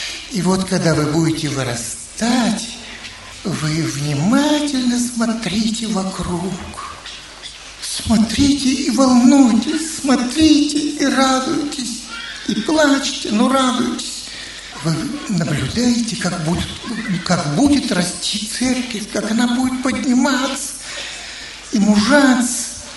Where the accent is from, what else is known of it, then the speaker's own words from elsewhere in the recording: Saint Petersburg, Russia; Я жил тогда, мое детство прошло в Ленинграде. Мой папа тоже был служитель церкви.